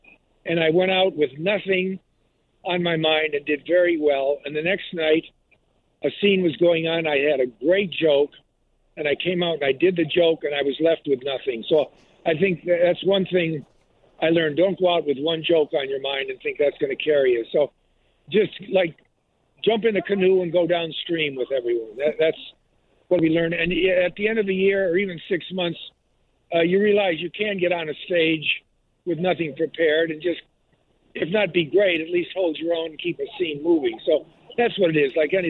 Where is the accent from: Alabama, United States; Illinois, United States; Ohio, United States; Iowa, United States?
Ohio, United States; Cleveland; I love Chicago. I'm not from Chicago. I'm from Cleveland, but I spent a lot of time here.